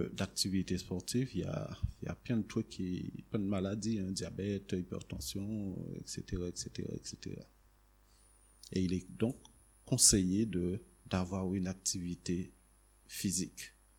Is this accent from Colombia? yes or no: no; Le Moule, Guadeloupe, France; Vous savez, moi je suis Guadeloupéen, je viens du Moule.